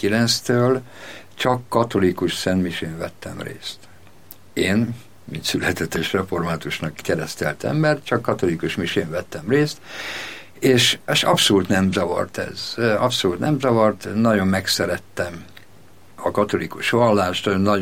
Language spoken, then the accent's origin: Hungarian; Miskolc, Borsod-Abaúj-Zemplén, Hungary; Én miskolci gyerek vagyok, én 63 éves vagyok, miskolci gyerek vagyok, egy olyan környéken nőttem föl, ahol ott voltak a reformátusok, ott voltak a katolikusok, a görög katolikusok, és én református családban születtem